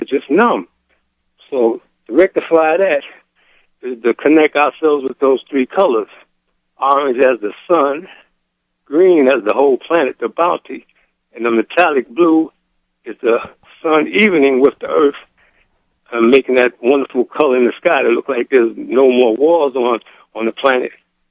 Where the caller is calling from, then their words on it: New York, United States; I'm calling from the Bronx.